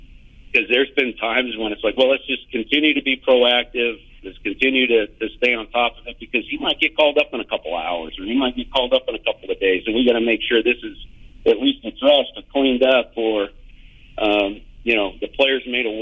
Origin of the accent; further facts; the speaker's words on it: San Diego, California, United States; I grew up in San Diego.